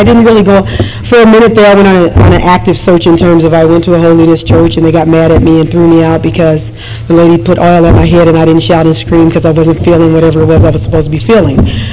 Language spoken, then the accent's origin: English; Ohio, United States; I was born and raised Catholic in Ohio